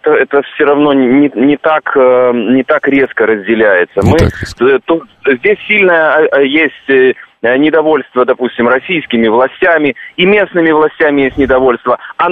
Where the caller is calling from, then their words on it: Odesa, Odesa Oblast, Ukraine; Нет, я звоню из Одессы.